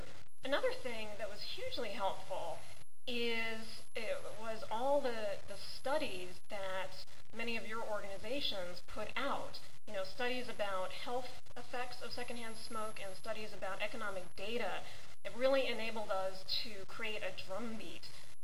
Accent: Florida, United States; Florida, my home state, had voted by an astounding 71% for smoke-free restaurants

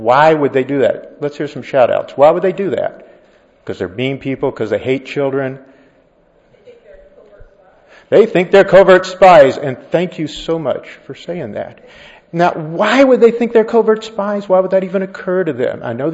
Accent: Georgia, United States; I'm going to start speaking quicker, even though I'm from Georgia

